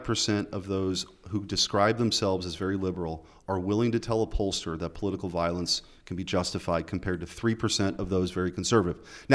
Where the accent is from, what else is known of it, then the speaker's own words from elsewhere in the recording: Missouri, United States; when I was growing up in Missouri